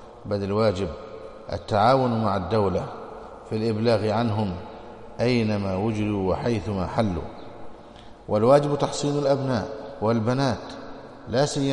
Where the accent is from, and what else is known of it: Egypt